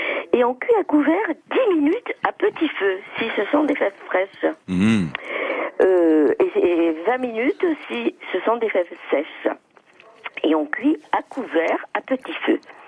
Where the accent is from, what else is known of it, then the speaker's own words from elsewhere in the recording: Algeria; now in France; C'est une recette que ma maman faisait quand j'étais enfant en Algérie.